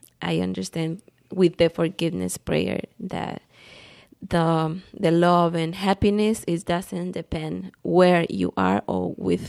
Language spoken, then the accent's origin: English; El Salvador; I'm from Salvador. So when in Salvador, when I was young, I used to have a party